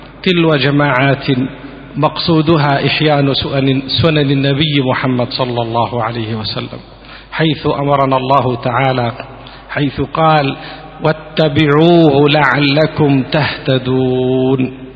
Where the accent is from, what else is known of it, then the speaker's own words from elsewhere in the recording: Palestine; فحال الدعوة عندنا في فلسطين هو كحاله في أي بلد عربي